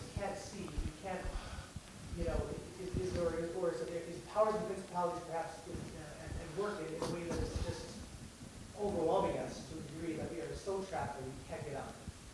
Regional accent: San Francisco, California, United States; It strikes me, especially in my hometown, San Francisco, in the Bay Area, we're very progressive, as you know.

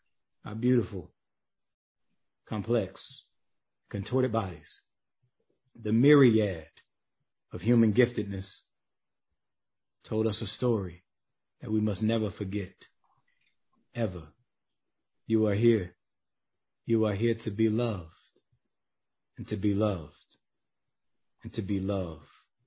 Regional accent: the South, United States; I was raised in the Black rural South, but I ended up going to Clemson

